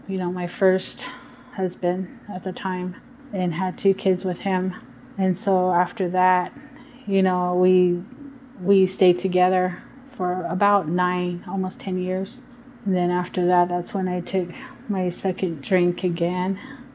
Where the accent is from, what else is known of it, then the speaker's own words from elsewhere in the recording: Howell Mesa, Arizona, United States; also born or lived in Redlands, California; And I was born in Redlands, California, and was raised in Howell Mesa, Arizona.